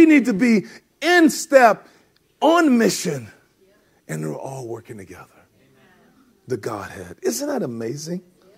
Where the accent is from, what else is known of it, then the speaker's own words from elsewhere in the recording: the South, United States; you know, I'm from the South.